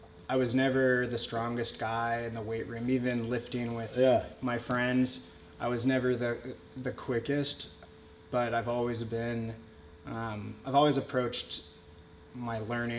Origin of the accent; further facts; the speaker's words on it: North Carolina, United States; I'm from North Carolina. So I was always like climbing trees, building forts, wrestling around with my friends